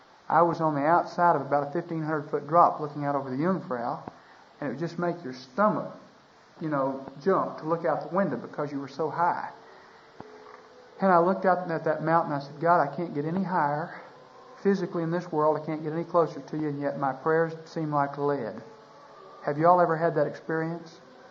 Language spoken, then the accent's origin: English; Texas, United States; I said, no, sir. I said, I'm from Texas.